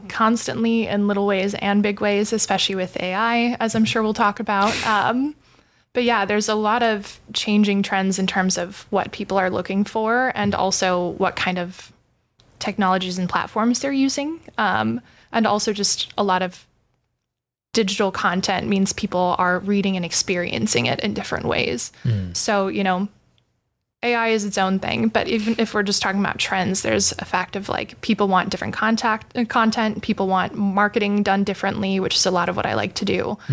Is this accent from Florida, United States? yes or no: no; California, United States; now in Bellingham, United States; I'm a freelance writer and editor, and I'm from SoCal, but I live in Bellingham, and that is home.